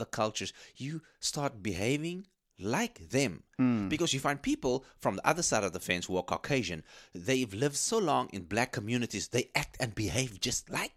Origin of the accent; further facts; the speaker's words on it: South Africa; when I told him I'm from South Africa, he almost fell on his back.